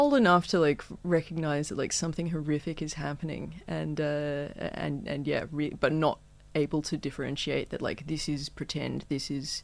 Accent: Toowoomba, Queensland, Australia; Toowoomba

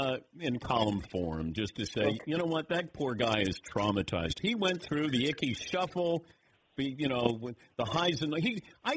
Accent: Cincinnati, Ohio, United States; It's just because I'm from Cincinnati, people think, why are you saying mean things about the Bengals?

